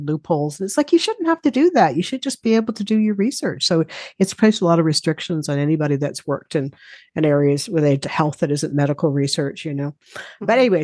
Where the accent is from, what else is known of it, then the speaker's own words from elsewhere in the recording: Canada; now in United Kingdom; So I'm originally from Canada.